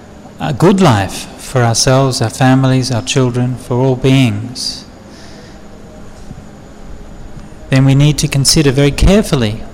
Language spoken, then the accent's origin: English; Australia; You know, as an Australian, I'm conscious in Australian history.